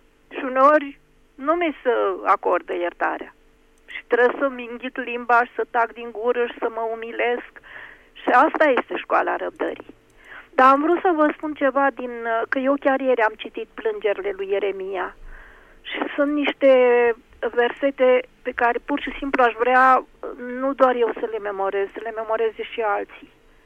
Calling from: Piatra Neamț, Neamț County, Romania; din Piatra Neamț.

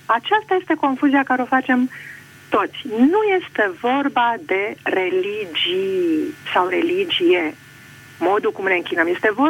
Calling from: Piatra Neamț, Neamț County, Romania; din Piatra Neamț, profesoară de pictură pensionată medical.

